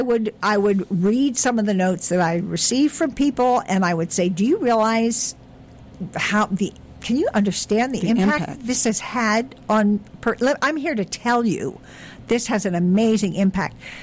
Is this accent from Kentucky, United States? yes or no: no; New Jersey, United States; I'm from New Jersey, I know.